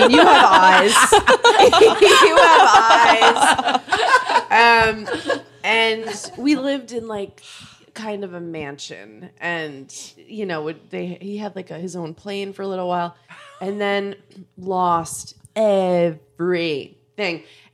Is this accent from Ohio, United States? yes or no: no; New York, United States; We grew up on Long Island.